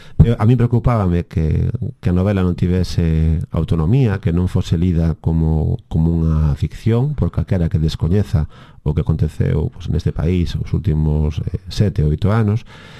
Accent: Vimianzo, Galicia, Spain; now in A Coruña, Spain; eu son coruñés de adopción, son vimiancés de nación

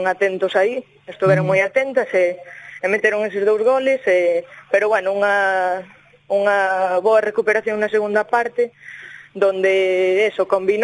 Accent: Curtis, Galicia, Spain; claro, eu son de Curtis.

